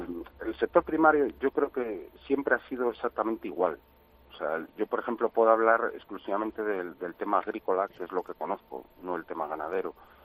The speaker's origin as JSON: {"language": "Spanish", "town": "Madrigal", "region": "Castile and León", "country": "Spain", "also_born_or_lived": "Salamanca", "said": "yo soy de Madrigal. Entonces, Madrigal es un pueblo de la provincia de Ávila, muy bien ubicado, está como en una especie de triángulo entre Salamanca, Valladolid, Ávila, valga la redundancia, y desde los 11 años estuve interno en Salamanca, en un colegio."}